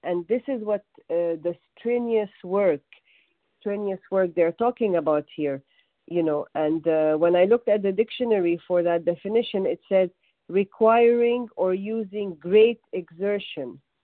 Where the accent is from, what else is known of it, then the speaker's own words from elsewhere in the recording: Montreal, Quebec, Canada; I'm from Montreal, Canada